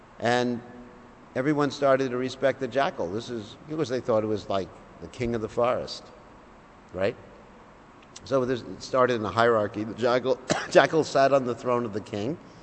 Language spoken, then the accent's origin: English; United States; I'm an American. You know, we know better because we're liberated.